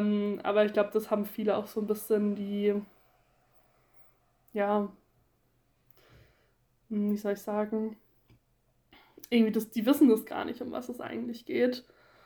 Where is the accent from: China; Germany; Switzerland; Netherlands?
Germany; Ottersweier, Baden-Württemberg; Also ich komme ja aus Ottersweier und da wird halt wirklich in jedem Ort Fasnacht gefeiert